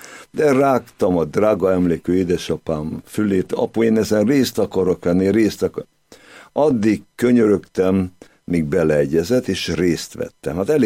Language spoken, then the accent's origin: Hungarian; Budapest, Hungary; also born or lived in Nyíregyháza; Én Nyíregyházán születtem, a Nyírségben, és talán 2 éves voltam, amikor felkerültem a szüleimmel Budapestre, tehát a gyökereim ez a Nyírségbe vezetnek vissza, de az életem, eddig életem 68 éve Budapesthez köt.